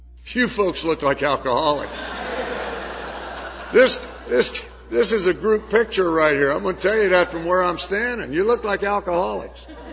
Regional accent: Danville, Illinois, United States; I grew up in the Midwest in Danville, Illinois, and I had that great childhood

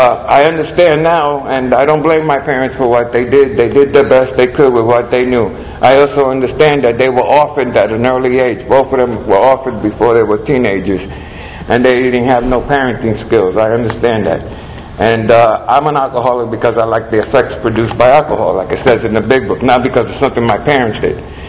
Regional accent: Brooklyn, New York, United States; born there; My mother was born in Puerto Rico. My dad was born in Puerto Rico. And then I was born in Brooklyn.

